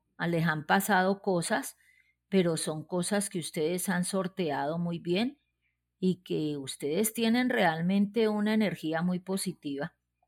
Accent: Palmira, Valle del Cauca, Colombia; soy de Palmira Valle. En este momento pues ya tengo 60 años bien vividos

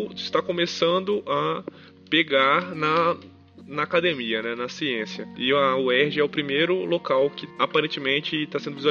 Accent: Espírito Santo, Brazil; Eu tenho vários colegas da minha cidade, de onde eu vim, que tipo, da periferia, do lado de Vitória

